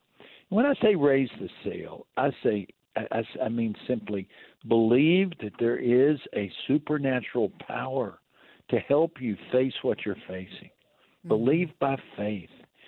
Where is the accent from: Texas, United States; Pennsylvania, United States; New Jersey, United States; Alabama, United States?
Texas, United States; I consider myself a bit of an expert on wind, Susie, because I grew up in West Texas.